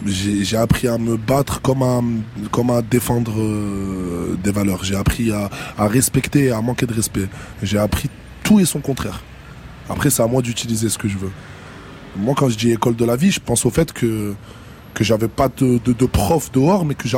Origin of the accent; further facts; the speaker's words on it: Grand Est, France; now in Marseille, France; La mer, je viens de Lorraine, il n'y a pas trop de mer là-bas de base.